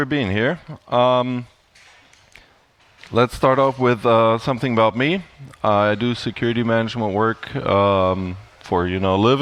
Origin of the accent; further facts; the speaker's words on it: Germany; English is a second language; also born or lived in United States; I'm from Germany, and I've spent some time in the US, if you can tell from the accent.